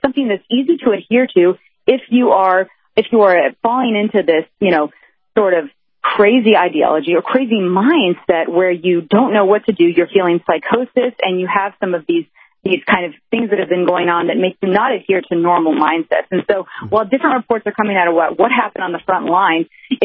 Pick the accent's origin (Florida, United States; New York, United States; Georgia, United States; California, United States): Florida, United States; Miami; I was actually born and raised in Miami. And so most of the Latin American population, the Latinos there, are born Christian or Catholic.